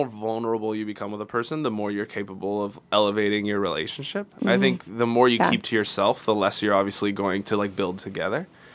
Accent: Houston, Texas, United States; But within 3 days I was only a couple hours from my hometown in Houston.

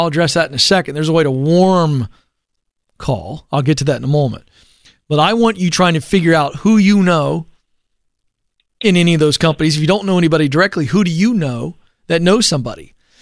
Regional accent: the South, United States; You know, Joe, it occurs to me that I'm, you know, born and raised in the South. Well, I don't have a thick Southern accent.

